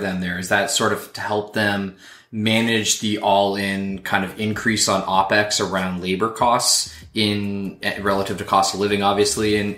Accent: Canada; I'm from Canada and don't have that much of a context for it

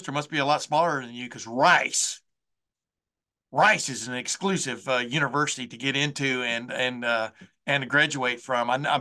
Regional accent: Lufkin, Texas, United States; You know, I grew up in East Texas, man. So in Lufkin, north of Houston, about 120 miles.

